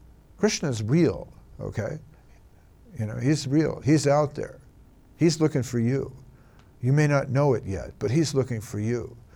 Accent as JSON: {"language": "English", "country": "Ireland", "said": "you know, we're both Irish, which means we like a good fight. The Irish like to fight."}